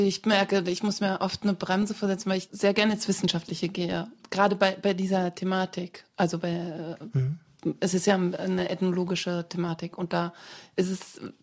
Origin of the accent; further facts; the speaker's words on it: North Rhine-Westphalia, Germany; Robin Hood zu sein, war eines der größten Abenteuer meiner Kindheit in Südwestfalen.